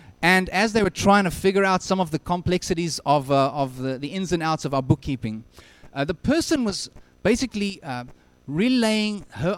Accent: South Africa; now in Canada; I'm a South African. I've been here for about 4.5 years, and I'm trying very hard to become a Canadian.

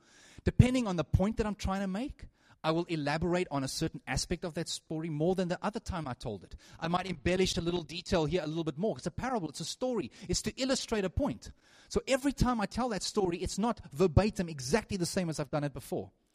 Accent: South Africa; first language Afrikaans; English is a second language; I'm Afrikaans, okay? English is my second language.

